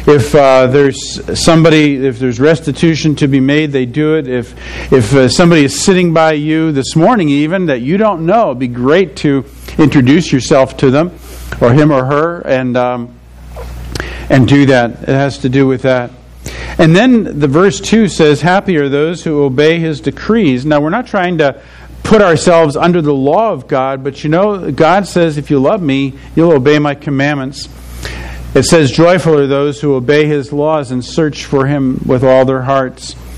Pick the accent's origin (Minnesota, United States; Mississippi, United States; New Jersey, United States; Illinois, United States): New Jersey, United States; I grew up in New Jersey, and I really enjoyed going down to the Jersey Shore and swimming in the ocean.